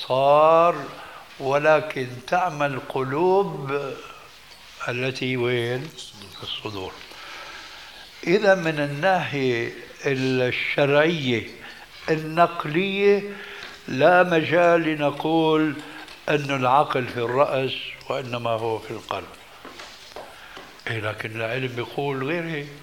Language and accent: Arabic; Damascus, Damascus Governorate, Syria; عندنا في دمشق ماء اسمه ماء الفيجة